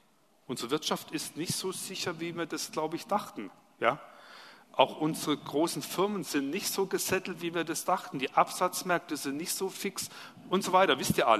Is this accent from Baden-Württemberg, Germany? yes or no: yes; Baden-Württemberg, Germany; Ich komme ja aus dem Schwabeländle, gell?